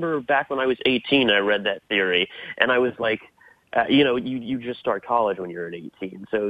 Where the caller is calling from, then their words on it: Connecticut, United States; Hey, Spencer. Hey, Joe.